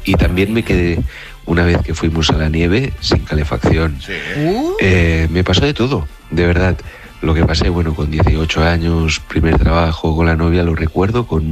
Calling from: Barcelona, Catalonia, Spain; de Barcelona.

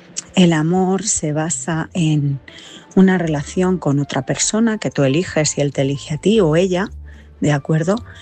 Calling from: Madrid, Community of Madrid, Spain; corresponsal de Madrid.

